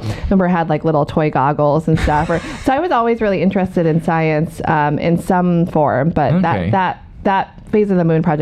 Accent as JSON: {"language": "English", "town": "Rochester", "region": "New York", "country": "United States", "tie": "born or raised there", "said": "I grew up in Rochester, New York."}